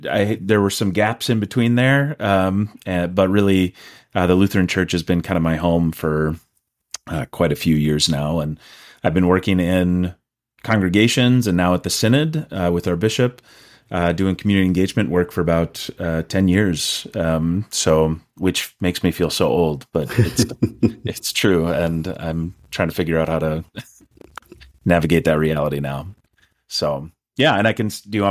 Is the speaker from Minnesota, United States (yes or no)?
yes; Rosemount, Minnesota, United States; I grew up in Rosemount, Minnesota, so just south of the Twin Cities here, but most of my family's from northern Minnesota.